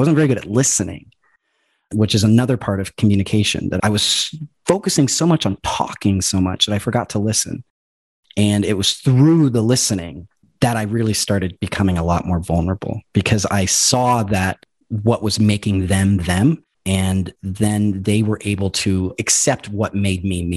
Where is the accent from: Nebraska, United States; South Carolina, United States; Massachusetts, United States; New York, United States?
Nebraska, United States; Well, I'm from Nebraska, first and foremost. So I think with that background, I grew up around a lot of people who didn't necessarily know how to express themselves.